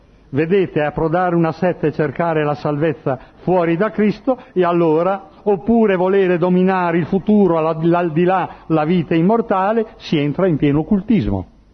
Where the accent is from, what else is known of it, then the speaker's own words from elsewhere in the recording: Modena, Emilia-Romagna, Italy; io sono Emiliano, di Modena